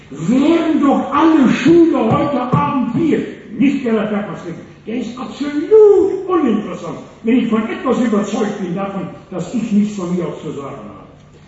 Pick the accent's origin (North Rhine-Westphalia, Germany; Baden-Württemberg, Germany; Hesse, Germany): North Rhine-Westphalia, Germany; Halver; In meinem Heimatdorf Halfter bei Lübenscheid, bei Hagen, so bei Dortmund, bei Wuppertal